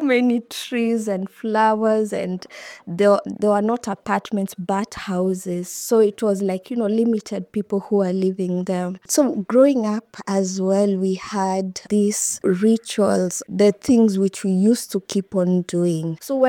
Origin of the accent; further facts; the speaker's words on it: Nairobi, Kenya; We grew up in Eastleigh, near Pumwani Hospital. There was a compound which had houses and a church.